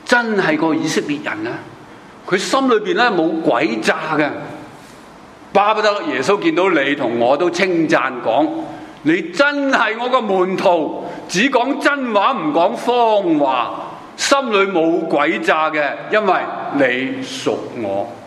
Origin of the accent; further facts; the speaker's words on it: Hong Kong; 用翻我哋香港人讲说话咪更好